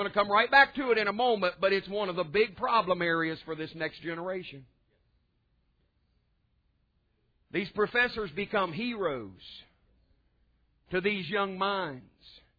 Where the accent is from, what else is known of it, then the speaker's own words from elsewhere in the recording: West Virginia, United States; But I grew up in West Virginia, and the church culture of the day I grew up in, it was kind of like this.